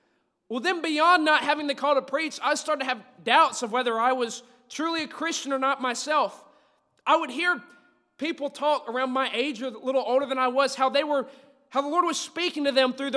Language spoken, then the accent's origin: English; Georgia, United States; I'm from Southeast Georgia. If you can't tell by the accents, I'm a little far from home.